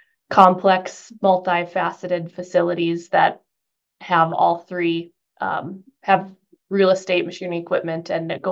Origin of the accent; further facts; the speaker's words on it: Morton, North Dakota, United States; my hometown, Morton, North Dakota, has its own co-op